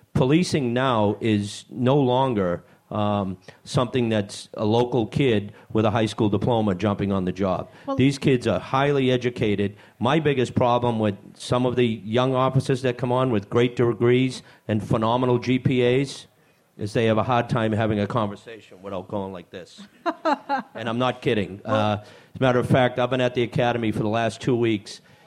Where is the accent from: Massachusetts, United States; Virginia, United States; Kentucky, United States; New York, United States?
Massachusetts, United States; Boston; I grew up in Roxbury, section of Boston. So when I was a kid, Roxbury was about 95% African-American. I was one of the 5%, if you didn't see.